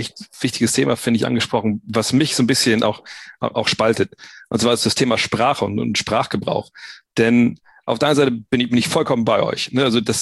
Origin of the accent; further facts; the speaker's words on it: Wolfsburg, Lower Saxony, Germany; ich bin auch aufgewachsen im Problem, der Stadtteil in Wolfsburg, Multikulti